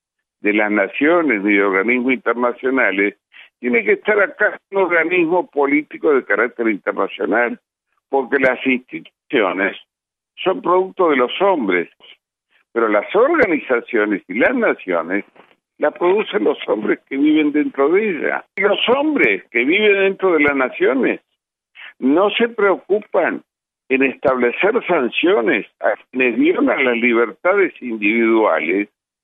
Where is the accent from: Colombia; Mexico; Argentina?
Argentina; Eso es lo que me mueve a mí como argentino